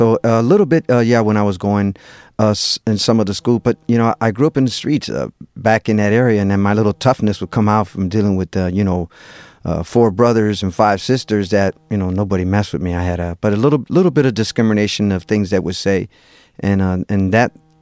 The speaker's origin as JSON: {"language": "English", "town": "Lorain", "region": "Ohio", "country": "United States", "tie": "born or raised there", "said": "I grew up in Lorain, Ohio."}